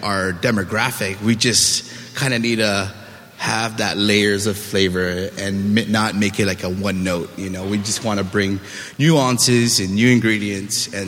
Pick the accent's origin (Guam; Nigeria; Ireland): Guam; Yeah, I mean, we're from Guam, and we found fresh, amazing turmeric at Byright Supermarket.